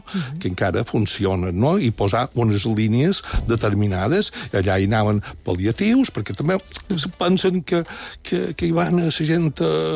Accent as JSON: {"language": "Catalan", "town": "Barcelona", "region": "Catalonia", "country": "Spain", "moved": "yes", "lives_now": "Mallorca, Spain", "said": "des de que vaig arribar des de Barcelona, i he estat 43 anys fent feina allà"}